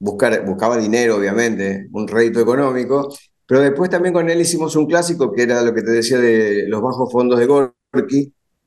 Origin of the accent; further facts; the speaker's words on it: 25 de Mayo, Buenos Aires Province, Argentina; yo soy de 25 de Mayo, provincia de Buenos Aires